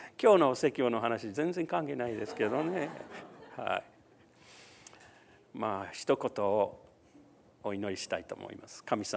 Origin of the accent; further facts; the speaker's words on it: United States; Japanese is a second language; now in Japan; まあ、アメリカ人ですから、まあ、日本にいるから